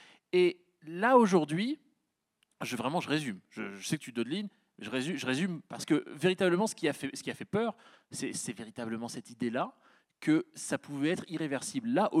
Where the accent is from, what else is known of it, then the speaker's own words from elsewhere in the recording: France; En tant que Français, on peut s'enorgueillir, industriellement parlant